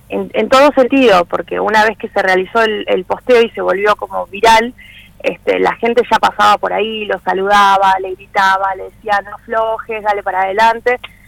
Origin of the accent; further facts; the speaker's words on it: Plotier, Neuquén, Argentina; nosotros somos de Plotier, entonces por ahí hay mucha tendencia de que hayan muchos vendedores en la ruta